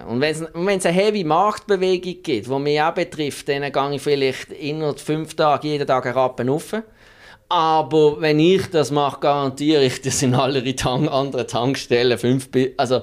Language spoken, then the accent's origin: German; Muttenz, Basel-Landschaft, Switzerland; Ich bin in Muttens aufgewachsen, habe die ersten 21 Jahre von meinem Leben in Muttens gelebt.